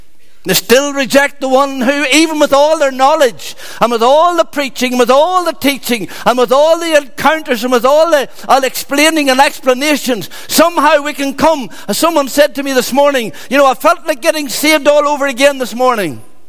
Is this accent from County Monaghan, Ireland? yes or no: yes; Monaghan, County Monaghan, Ireland; way down in Monaghan, my hometown, just outside it, it was still in the Faith Mission.